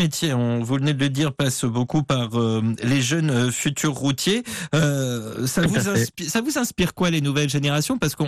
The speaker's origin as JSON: {"language": "French", "region": "Hauts-de-France", "country": "France", "said": "c'est comme chez moi en Picardie."}